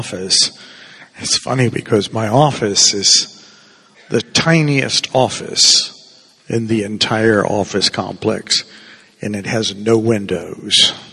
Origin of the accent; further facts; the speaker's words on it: Cuba; Okay? That I'm originally from Cuba, so my name is Spanish.